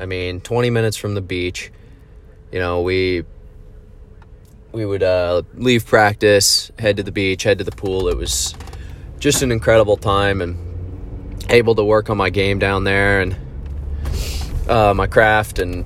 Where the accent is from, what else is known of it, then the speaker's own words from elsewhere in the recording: Monroe, Washington, United States; I grew up in the Seattle area in the Pacific Northwest, about an hour north of Seattle, a little town called Monroe. Had about 20,000 people, one high school.